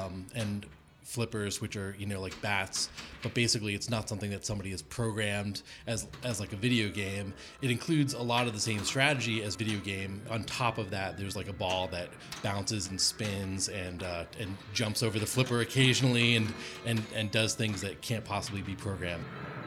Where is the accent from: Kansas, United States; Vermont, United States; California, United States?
Vermont, United States; South Burlington; I'm from South Burlington, Vermont, and I play pinball a lot.